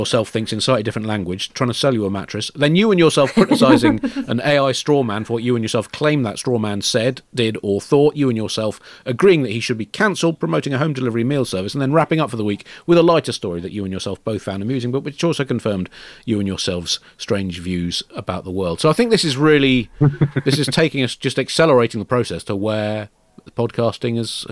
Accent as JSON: {"language": "English", "region": "England", "country": "United Kingdom", "said": "What I would say as an English person living in England is, please don't go Scotland. Do not leave England alone with ourselves."}